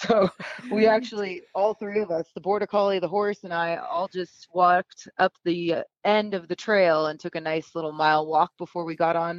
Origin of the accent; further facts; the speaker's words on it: Sacramento, California, United States; Growing up in Sacramento